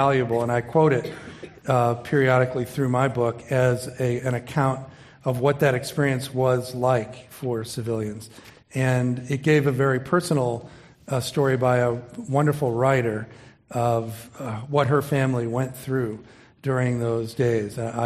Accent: the North, United States; I'm from the North. My ancestors fought on the Union side.

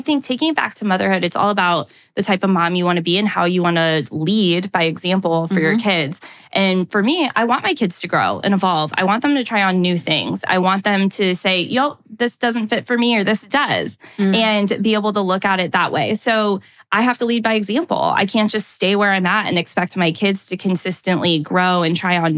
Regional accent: Napa, California, United States; I live in a very concentrated place that focuses on the wine industry. I'm from Napa.

